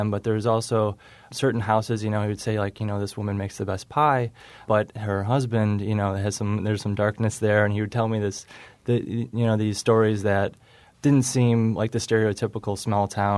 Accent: Chicago, Illinois, United States; I grew up in Chicago.

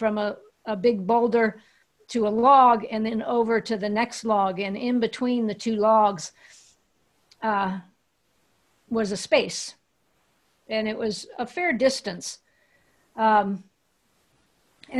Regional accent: California, United States; I grew up in the in the High Sierra Mountains, in the wild.

